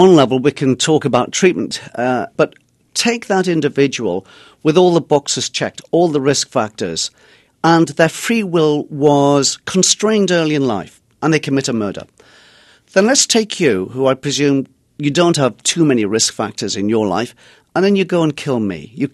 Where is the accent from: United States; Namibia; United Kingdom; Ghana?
United Kingdom; England; I mean, I'm from England. We don't have the death penalty there.